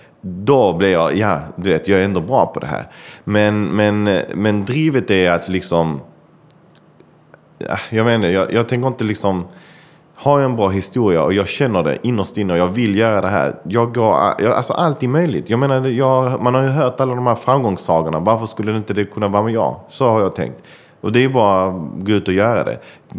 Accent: Malmö, Skåne, Sweden; jag är en kille född och uppvuxen i Malmö. Mina föräldrar är från Chile, så jag pratar både spanska och engelska och svenska.

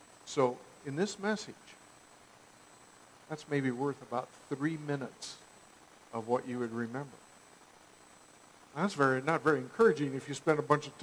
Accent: Hillsboro, United States; You know, that's a German community where I grew up in Hillsboro. My folks spoke German before they spoke English.

